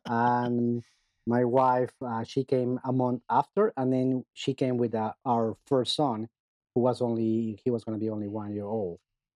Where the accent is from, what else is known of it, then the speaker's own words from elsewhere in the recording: Mexico; for an important manufacturing water pumps company down in Mexico. Mm-hmm. And one day I was driving in my hometown and I saw a vehicle with BC plates again.